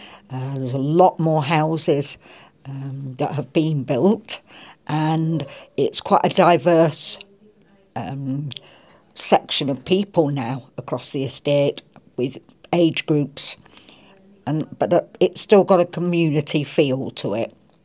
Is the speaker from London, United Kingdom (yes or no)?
no; Kirkcaldy, Scotland, United Kingdom; And I'm also from Kirkcaldy. I've lived here for 47 years and I've seen a lot of changes.